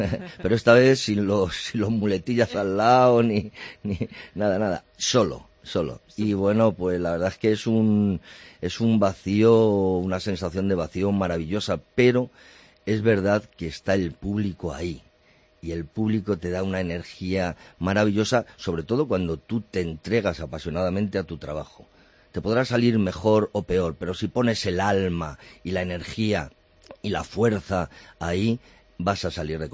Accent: Madrid, Community of Madrid, Spain; yo que soy de Madrid

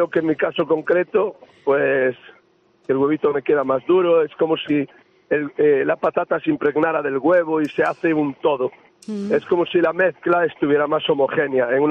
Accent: Galicia, Spain; ya voy para allá, para Galicia, a disfrutar de mi tierra

